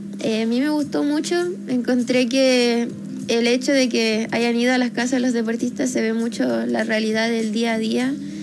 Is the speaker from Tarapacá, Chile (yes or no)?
no; Antofagasta, Chile; now in Santiago, Chile; Yo soy de Antofagasta.